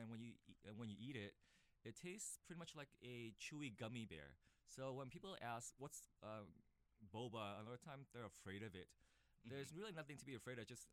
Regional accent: Saigon, Ho Chi Minh City, Vietnam; English is a second language; moved away; I'm originally from Vietnam, Saigon, Vietnam.

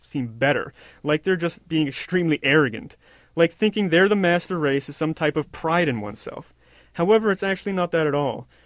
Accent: New York, United States; I grew up in New York, my family from the Bronx.

